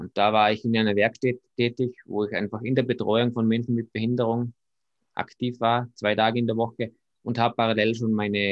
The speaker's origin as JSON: {"language": "German", "country": "Austria", "said": "bei uns in Österreich Volksschule, Hauptschule, dann Gymnasium, Matura, also Abi."}